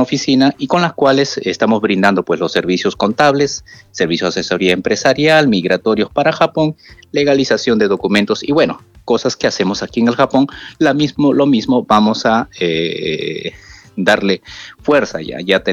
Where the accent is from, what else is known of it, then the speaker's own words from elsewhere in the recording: Peru; Nosotros como peruanos, pues hemos perdido 200.000 vidas en nuestro país